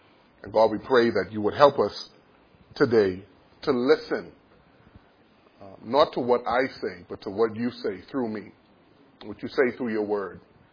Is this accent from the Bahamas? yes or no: yes; Nassau, New Providence, Bahamas; so I am from Nassau, Bahamas.